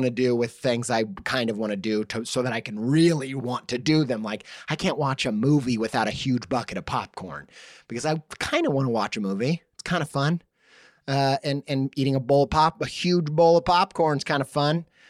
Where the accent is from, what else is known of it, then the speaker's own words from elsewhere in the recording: Indiana, United States; Look, I'm from Indiana. Those were the only places we were allowed to vacation.